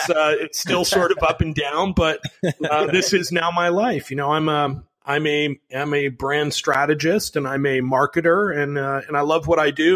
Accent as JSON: {"language": "English", "town": "Chicago", "region": "Illinois", "country": "United States", "tie": "born or raised there", "said": "And so I grew up in Chicago. I was a punk kid. I was a graffiti writer."}